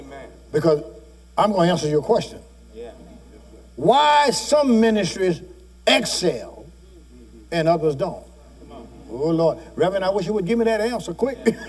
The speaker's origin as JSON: {"language": "English", "region": "Louisiana", "country": "United States", "said": "I don't know if y'all understand these words, I'll be saying all kind of words, I'm from Louisiana"}